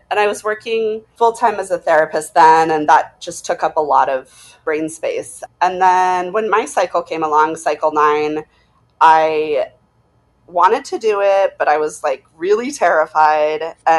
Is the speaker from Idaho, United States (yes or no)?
yes; Boise, Idaho, United States; I'm from Boise, which is the big town.